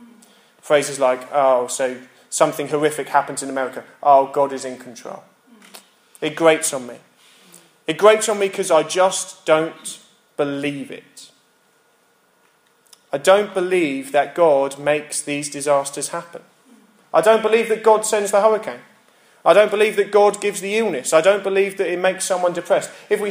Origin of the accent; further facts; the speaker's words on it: United Kingdom; We, as a British people, understand that regardless of how good things are, there is always something out of whack.